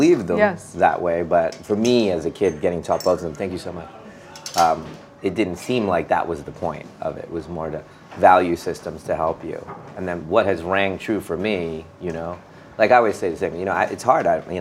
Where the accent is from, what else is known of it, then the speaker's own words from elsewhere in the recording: India; I think that's just part of being Indian. It's just part of the culture.